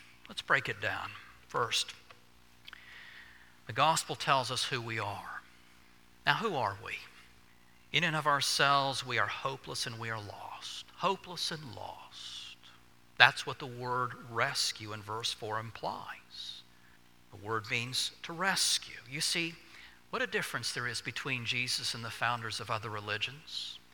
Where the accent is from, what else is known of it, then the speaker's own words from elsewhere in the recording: Alabama, United States; And we found a shiny red vehicle that was suited to her needs in my hometown in Alabama.